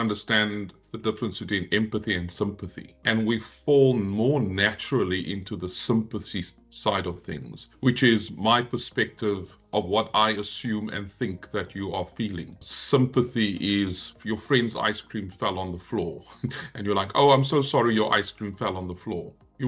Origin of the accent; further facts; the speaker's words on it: Cape Town, Western Cape, South Africa; I grew up in the Cape Flats, but I speak English. So some people would say I have a more of an English accent than a Cape Flats accent.